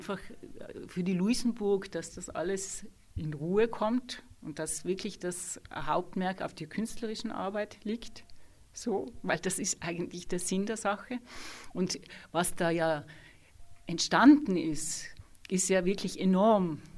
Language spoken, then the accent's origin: German; Tyrol, Austria; now in Vienna, Austria; weil ich bin ja Tirolerin eigentlich, auch wenn ich dann doch früh weggegangen bin nach Wien.